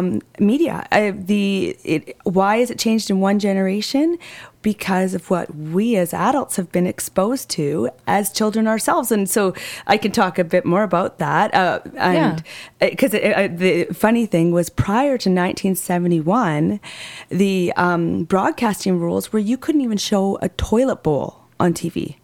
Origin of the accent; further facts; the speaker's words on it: Salmon Arm, British Columbia, Canada; when I grew up in Salmon Arm, and when I was 6 years old